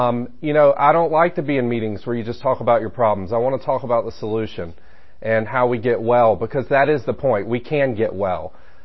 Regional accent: Stone Mountain, Georgia, United States; also born or lived in Roswell; I spent the first half of my life in Stone Mountain. I spent the second half in Roswell. But growing up in Stone Mountain, my parents divorced at an early age.

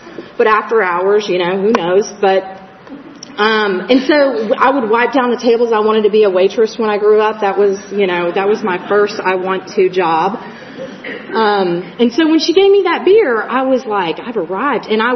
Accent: Texas, United States; So I grew up in Texas, right outside of Dallas.

